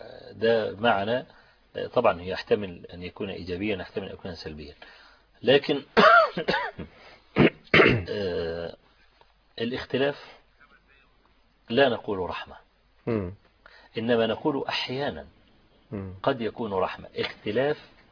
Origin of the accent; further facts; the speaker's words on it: Egypt; وقلت له أنا جاي من مصر وفقير. أنا شاب فقير وجاي من مصر وجاي فقط لأطلب العلم عندك.